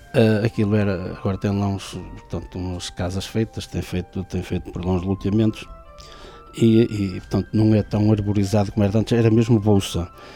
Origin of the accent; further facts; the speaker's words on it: Merlim, Norte, Portugal; porque eu sou de Merlim e costumo dizer assim.